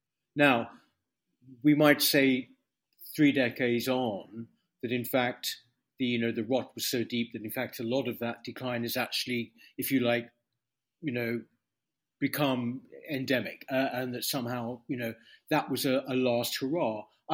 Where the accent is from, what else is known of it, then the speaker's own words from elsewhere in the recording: United Kingdom; in the 1970s, when I was growing up in Britain, I was a teenager in the 1970s